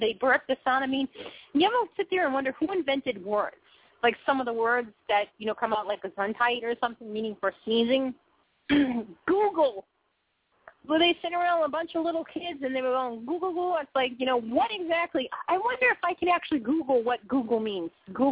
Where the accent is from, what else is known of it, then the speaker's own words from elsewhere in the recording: Boston, Massachusetts, United States; accent: Boston; I'm from Boston. Even though I can't really stereotype everyone from Boston